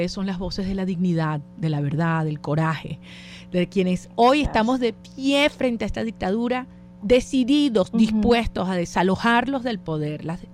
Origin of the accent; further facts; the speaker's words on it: Venezuela; y yo quiero decirte como venezolana, como mamá